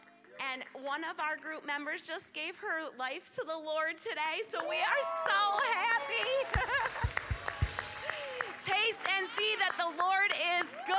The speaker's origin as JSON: {"language": "English", "town": "Wyalusing", "region": "Pennsylvania", "country": "United States", "said": "And we are from Wyalusing, Pennsylvania."}